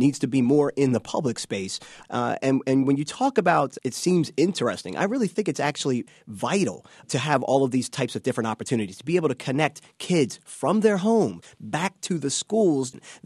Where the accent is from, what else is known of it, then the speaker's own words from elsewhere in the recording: Baltimore, Maryland, United States; People in my hometown in Baltimore have started BeMoreFiber.com